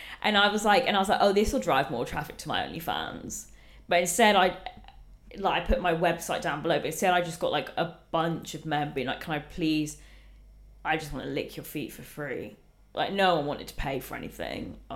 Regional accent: East of England, United Kingdom; accent: Estuary; also born or lived in West Country; now in London, United Kingdom; So I'm from the southeast. I have an estuary accent.

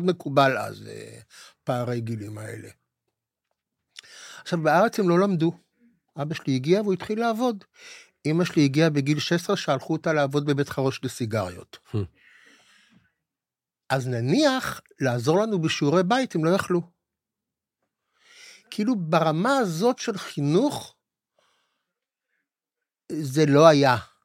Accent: Haifa, Haifa District, Israel; אני גם גדלתי בשכונה שרוב חבריי היו עבריינים

